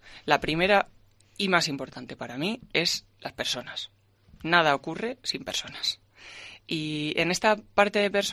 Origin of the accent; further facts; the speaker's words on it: León, Castile and León, Spain; also born or lived in Germany; Soy de León al 100%, al 200%.